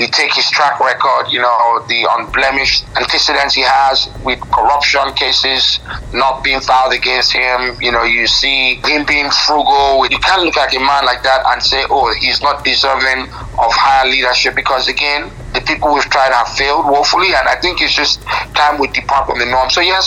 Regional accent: Port Harcourt, Rivers, Nigeria; also born or lived in Lagos / Ile-Ife / United States; I'm from Ile-Ife. I grew up in Port Harcourt. I was born in Lagos, schooled in the U.S., so I'm as diverse as a human being can be.

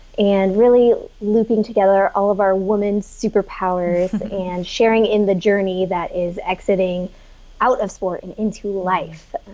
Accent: El Dorado Hills, California, United States; now in Folsom, United States; I grew up in El Dorado Hills, kind of the outskirts.

